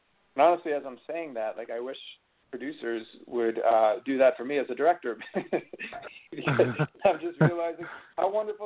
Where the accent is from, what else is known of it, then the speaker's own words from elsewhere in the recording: Philadelphia, Pennsylvania, United States; I'm from Philly, too, so you already got a little place in my heart.